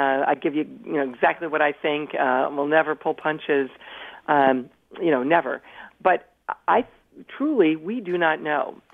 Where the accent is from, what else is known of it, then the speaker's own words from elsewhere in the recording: Ohio, United States; Well, my home state of Ohio and so many others could send people